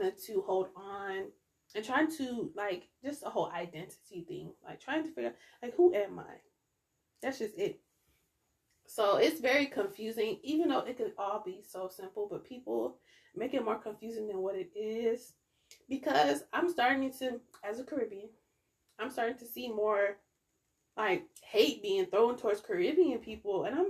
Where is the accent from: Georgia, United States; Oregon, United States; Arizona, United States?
Georgia, United States; I was raised in Georgia. I've been here since I was like, what, 2-3 years old? No, 3-4 years old.